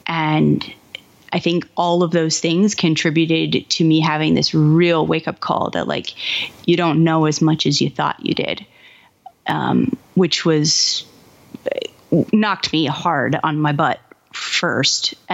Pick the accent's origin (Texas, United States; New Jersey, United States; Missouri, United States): Missouri, United States; Kansas City; And I grew up in Kansas City.